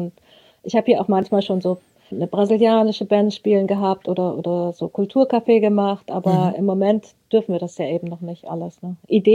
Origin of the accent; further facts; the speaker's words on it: Rössing, Lower Saxony, Germany; Ich komme aus Rössing, so heißt unser Dorf.